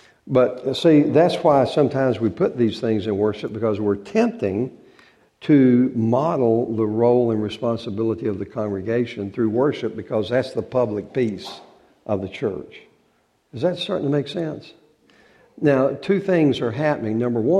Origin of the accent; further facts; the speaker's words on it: North Carolina, United States; See, I grew up, we come from North Carolina. In the Raleigh-Durham area